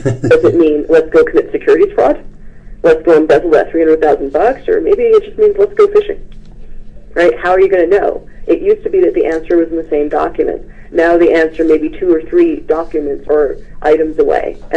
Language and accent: English; Michigan, United States; now in Silicon Valley, United States; since I've come out to Silicon Valley, because I'm from Michigan originally